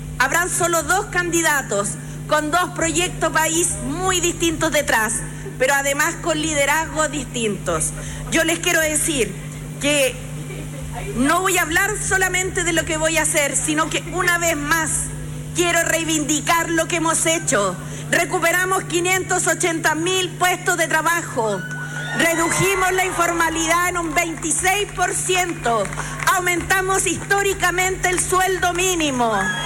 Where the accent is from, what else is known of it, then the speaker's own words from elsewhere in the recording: Chile; Así somos los chilenos.